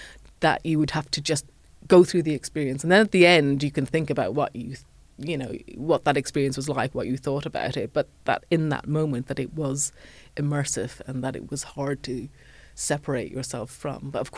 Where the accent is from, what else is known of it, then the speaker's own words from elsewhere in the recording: Ireland; I was very interested in Gothic fiction, being Irish, of course, the inventors of the Gothic, it is always with us.